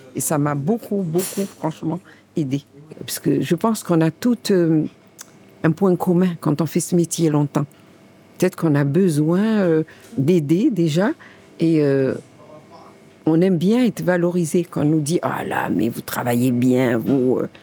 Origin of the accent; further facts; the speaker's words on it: Morocco; moved away; moi, je suis arrivée du Maroc en 83.